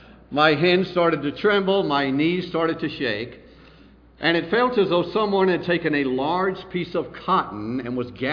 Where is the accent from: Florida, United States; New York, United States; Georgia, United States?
Georgia, United States; Augusta; I was born again on May the 24th, 1964, in a small Pentecostal church just outside my hometown of Augusta, Georgia.